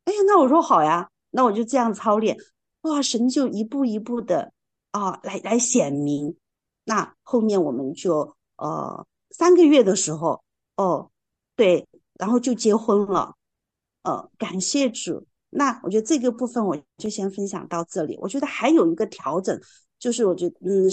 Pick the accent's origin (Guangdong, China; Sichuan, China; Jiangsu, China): Sichuan, China; Chengdu; 因为我家是成都的嘛，干哈，老是感动我要来云南